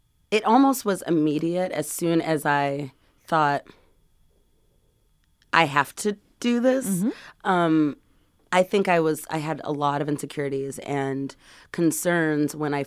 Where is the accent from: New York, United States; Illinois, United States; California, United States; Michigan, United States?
California, United States; You know, I grew up in California, and we're reading Robert Frost, and I'm like, I've never seen snow.